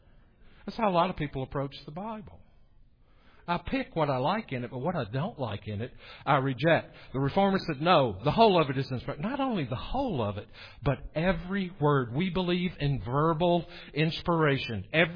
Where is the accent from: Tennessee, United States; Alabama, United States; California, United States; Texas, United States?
Tennessee, United States; I grew up in Tennessee, if you can't tell already.